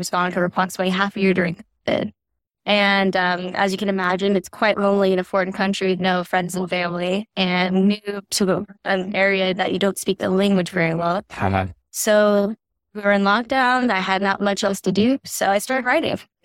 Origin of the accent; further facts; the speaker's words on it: Madera, California, United States; I grew up in a bookstore. My grandma introduced me to local books and bagels in Madera, California